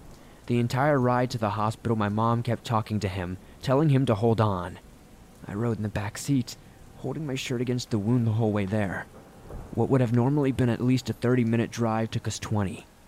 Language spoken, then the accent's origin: English; Rhode Island, United States; But given that my home state of Rhode Island is like the size of a postage stamp